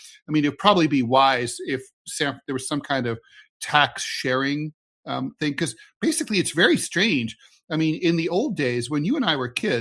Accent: New York, United States; I'm a New Yorker. Okay. Oh, I don't gross out easy.

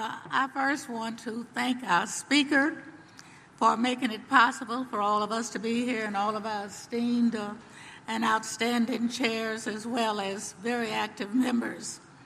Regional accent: Texas, United States; and I'm a Texan.

